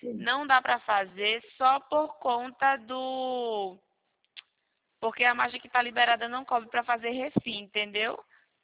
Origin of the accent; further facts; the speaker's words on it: Rio Claro, São Paulo, Brazil; eu também sou daqui de Rio Claro.